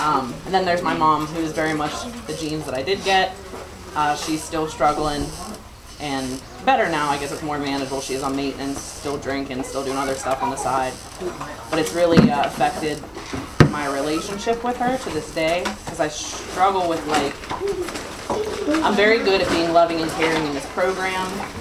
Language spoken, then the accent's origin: English; Johnstown, United States; I was born and raised in Johnstown, which is where my home group is now.